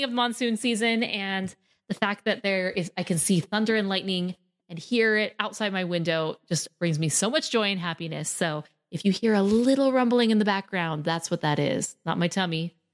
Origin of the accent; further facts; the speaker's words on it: Arizona, United States; I'm from Arizona. We live in the desert, yes.